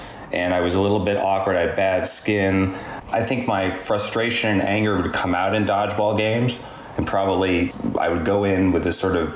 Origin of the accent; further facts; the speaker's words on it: New York, United States; And I also felt like I'm a New Yorker, too.